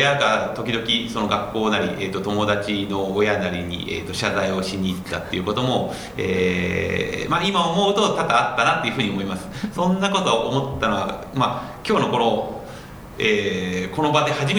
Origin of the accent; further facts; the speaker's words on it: Nakano, Tokyo, Japan; 出身は東京の中野区です。